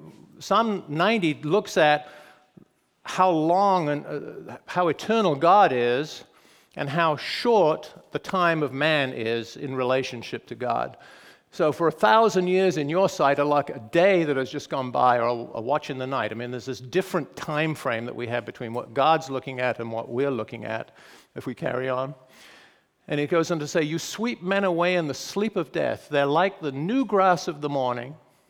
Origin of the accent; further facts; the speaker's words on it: England, United Kingdom; I remember in my own life when I was in my early 30s, I guess, as a young man growing up in England, every Saturday was the family worked in the garden.